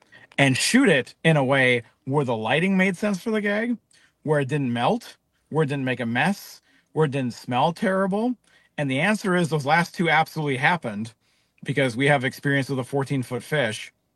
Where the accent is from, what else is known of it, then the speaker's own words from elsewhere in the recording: St. Louis Park, Minnesota, United States; I grew up in St. Louis Park, Minnesota, not very far from where Toby and I grew up.